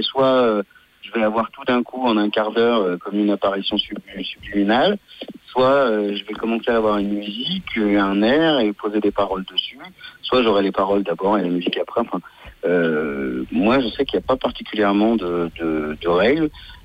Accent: Lyon, Auvergne-Rhône-Alpes, France; puisque moi je suis lyonnais d'origine.

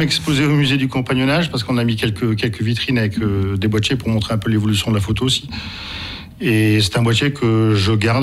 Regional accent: Lille, Hauts-de-France, France; comme je suis lillois en fait, j'ai vécu 50 ans à Lille

